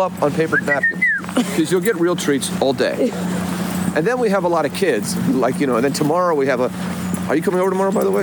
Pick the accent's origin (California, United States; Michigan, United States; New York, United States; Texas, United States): California, United States; when I was growing up in California.